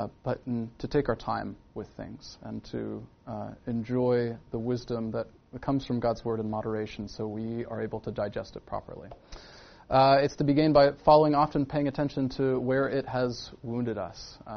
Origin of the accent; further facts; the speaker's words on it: California, United States; I grew up in the Silicon Valley, so I had to Google what an ox goad was